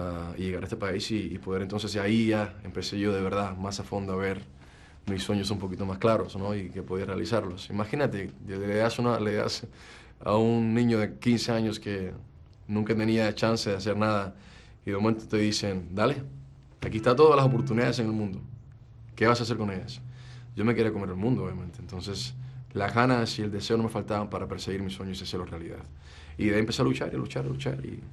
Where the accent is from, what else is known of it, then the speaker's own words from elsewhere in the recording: Cuba; now in United States; Esto no es mentira mía, así crecí yo en Cuba.